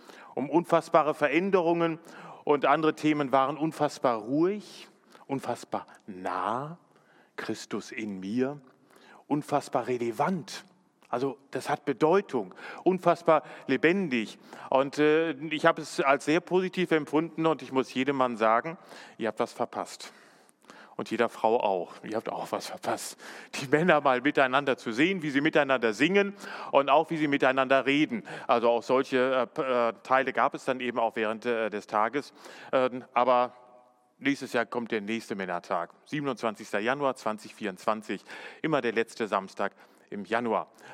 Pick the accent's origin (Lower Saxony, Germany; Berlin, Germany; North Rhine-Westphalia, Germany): North Rhine-Westphalia, Germany; Bielefeld; Ich bin ja in Ostwestfale, ja, also ich bin Bielefelder.